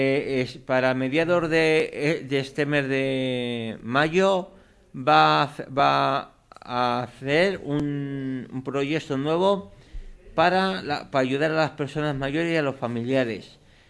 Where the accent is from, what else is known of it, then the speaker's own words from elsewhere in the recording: Catalonia, Spain; Yo soy catalán.